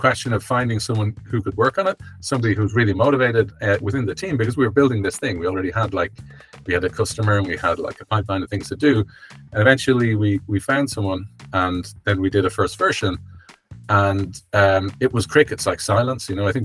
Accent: Ireland; now in Stockholm, Sweden; I live in Stockholm, I'm originally from Ireland.

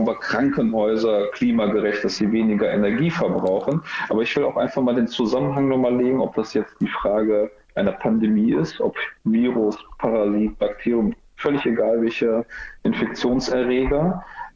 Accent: Mülheim an der Ruhr, North Rhine-Westphalia, Germany; Meine persönlichen Ziele liegen aber auch ganz klar in Mülheim an der Ruhr. Ich will für die Menschen in meiner Heimatstadt das Beste rausholen.

